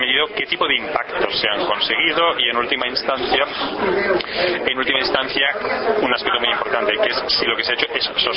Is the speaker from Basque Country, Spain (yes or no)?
yes; Basque Country, Spain; moved away; Como dato, yo vengo del País Vasco. En el País Vasco empezamos con los clústeres por a principios de los años 90.